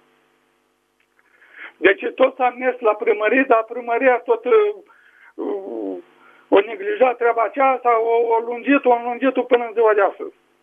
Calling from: Botoșani, Botoșani County, Romania; din Botoșani.

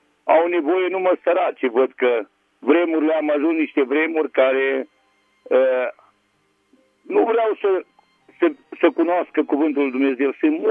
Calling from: Târgu Mureș, Mureș County, Romania; de la Târgu Mureș

